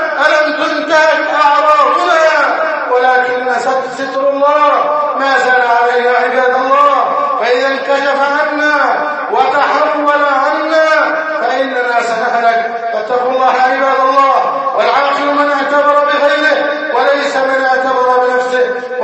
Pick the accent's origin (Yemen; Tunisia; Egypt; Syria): Egypt; نسأل الله جل وعلا بأسمائه الحسنى وصفاته العلى أن يحفظ بلدنا مصر وأن يجعلها أمنا أمانا. يا حي يا غيور، احفظ بلدنا مصر واجعلها أمنا أمانا.